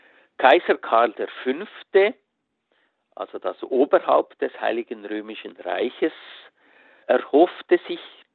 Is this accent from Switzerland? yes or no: yes; Switzerland; bei uns in der Schweiz